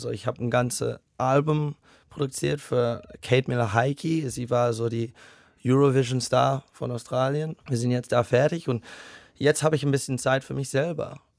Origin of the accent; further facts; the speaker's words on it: Singapore; Ich bin in Singapur aufgewachsen.